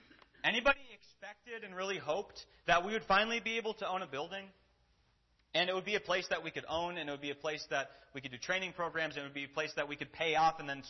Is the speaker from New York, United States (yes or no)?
no; Minnesota, United States; like I grew up in Minnesota, where the wind got really strong because there's no mountains at all.